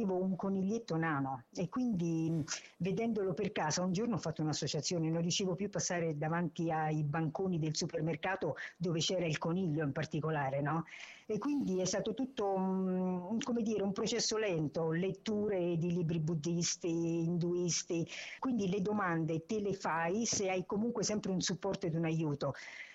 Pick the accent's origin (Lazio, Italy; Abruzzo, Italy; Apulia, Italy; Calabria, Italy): Lazio, Italy; Rome; io sono romana